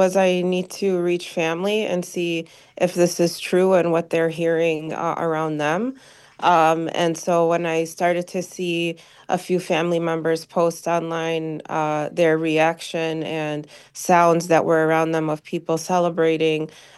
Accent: United States; the guilt that I feel as an American here who's been living my life with all of the normal privileges the past 15 months

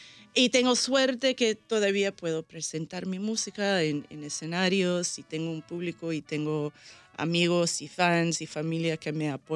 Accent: Chicago, Illinois, United States; crecí cerca de Uptown y casi toda mi, bueno, hasta que fui a la universidad, a Northwestern University. Y después he vivido en todos barrios, he vivido en Humboldt

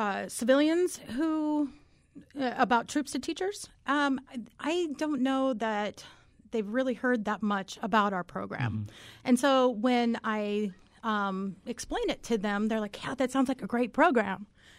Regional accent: Iowa, United States; I mean, I grew up in Iowa, and I was the only person, you know, there were no persons of color.

